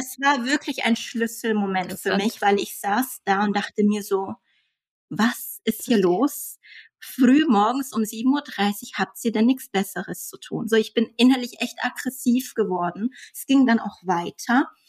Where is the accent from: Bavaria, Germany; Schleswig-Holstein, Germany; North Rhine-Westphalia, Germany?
Bavaria, Germany; Fürth; also born or lived in Nuremberg; Ich bin in Nürnberg geboren. Meine Eltern haben dann in Fürth ein Haus gebaut und da bin ich auch zur Schule gegangen.